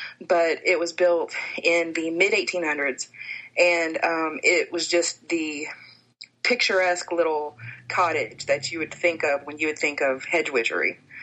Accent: Tennessee, United States; she lived in North Carolina and I was born and raised in Tennessee.

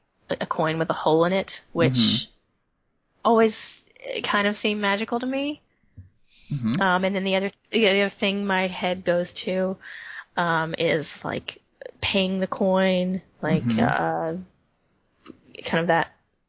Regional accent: New York City, New York, United States; The subway here in my hometown operated on tokens. I have two of them left from that time.

